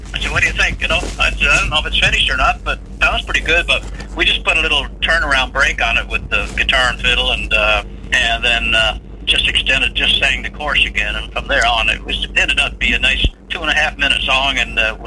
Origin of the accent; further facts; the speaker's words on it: Newfoundland and Labrador, Canada; now in Toronto, Canada; Well, I've been living in Toronto for... couple of years, and you know, when you go to Toronto as a Newfoundlander